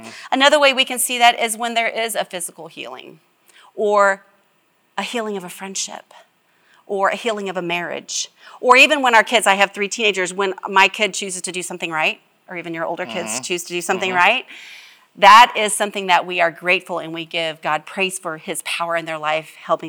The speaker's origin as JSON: {"language": "English", "region": "Ohio", "country": "United States", "accent": "twang", "said": "I know that I am from Southern Ohio, actually, and I moved around a lot. But if I get really tired, I tend to have a twang in my voice, some may say."}